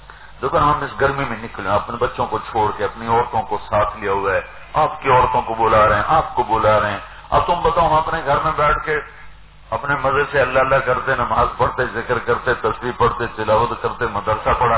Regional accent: Multan, Punjab, Pakistan; میرا ضلع ملتان بنتا ہے.

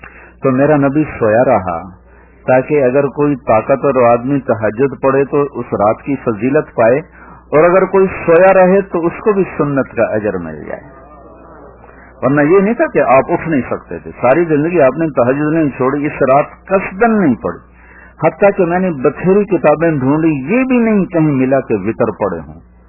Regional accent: Kabirwala, Punjab, Pakistan; زبان سے ہمارے علاقے کے الگ تھے, میرا علاقہ ملتان کبیر والا تھا

